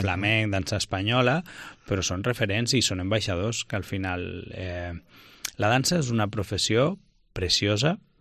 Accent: Lleida, Catalonia, Spain; born there; Jo vaig néixer a Lleida.

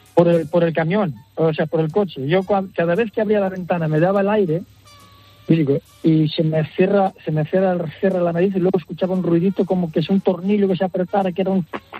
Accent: Angola; now in Palma, Spain; Yo soy de Angola, vivo aquí en Palma de Mallorca

